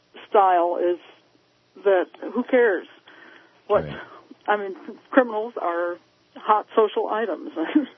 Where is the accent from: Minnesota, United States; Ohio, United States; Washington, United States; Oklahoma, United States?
Ohio, United States; Cleveland; moved away as an adult; I grew up in Cleveland, which was very much robber baron territory.